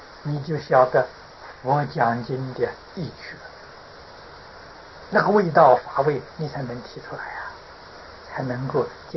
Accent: China; 啊，我们中国人叫做浮游啊。

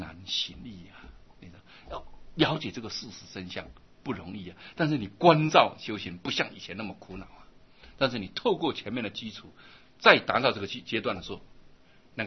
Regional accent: China; 像我们中国人啊，体会了什么温良恭俭让啊

